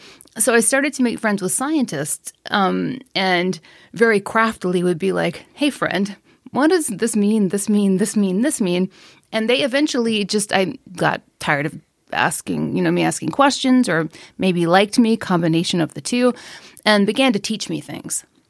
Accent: the South, United States; accent: Southern; that's my Southern accent.

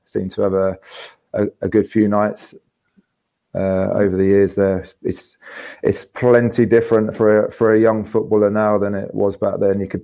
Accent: Hastings, South East England, United Kingdom; Obviously, wasn't old enough growing up in Hastings.

